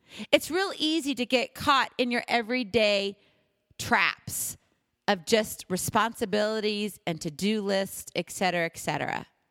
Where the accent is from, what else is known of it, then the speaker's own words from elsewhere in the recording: Hawaii, United States; So I'm from Hawaii. You all know that. And graduated from there. I was born in Hawaii and graduated from high school there. So that's my home.